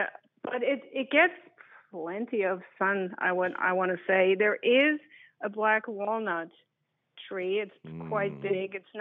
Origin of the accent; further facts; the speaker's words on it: Germany; now in Downingtown, United States; So I am in Downingtown. I'm originally from Germany.